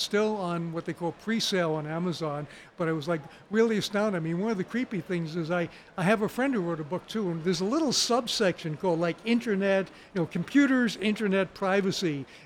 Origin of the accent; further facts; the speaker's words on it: New York City, New York, United States; I grew up in New York City, and I wrote my first computer program in 1964.